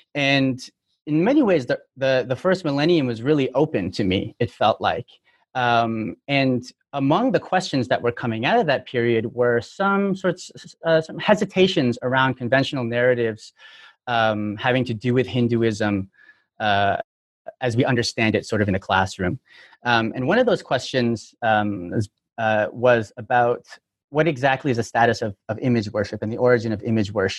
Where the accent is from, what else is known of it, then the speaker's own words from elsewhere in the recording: Toronto, Ontario, Canada; moved away as an adult; now in United States; I'm from Toronto, but I've been in the U.S. since 2005